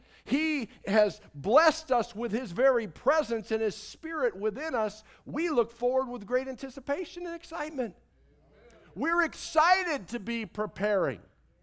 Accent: Mount Vernon, Illinois, United States; You know, place I grew up, Mount Vernon, small little community.

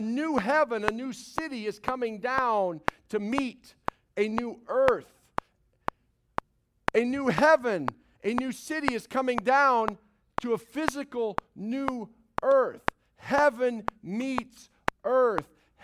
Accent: Illinois, United States; because I grew up in Illinois, and it's just cold in Illinois.

